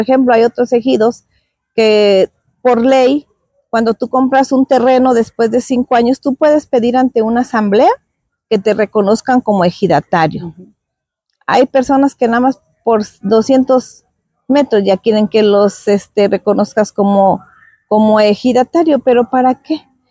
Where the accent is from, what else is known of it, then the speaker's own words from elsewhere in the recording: Tlaltizapán, Morelos, Mexico; del municipio de Tlaltizapán, Morelos, ejido Bonifacio García.